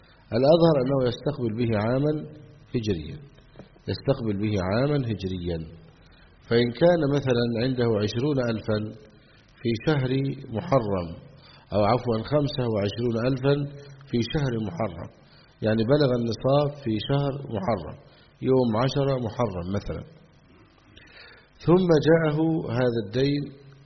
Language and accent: Arabic; Egypt; لو أن نصاب الزكاة المال في بلادنا مصر 85 جرام تقريبا